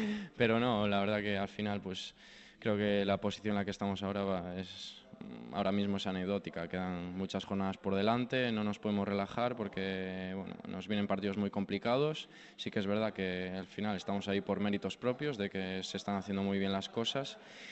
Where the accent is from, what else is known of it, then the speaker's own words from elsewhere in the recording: Galicia, Spain; es mi tierra, toda mi familia está allí